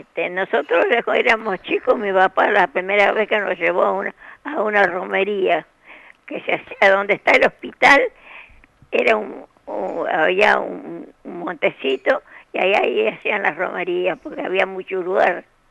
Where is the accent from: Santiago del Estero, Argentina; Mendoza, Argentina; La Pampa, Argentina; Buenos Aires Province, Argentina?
Buenos Aires Province, Argentina; María Ignacia; Nací y criada en María Ignacia.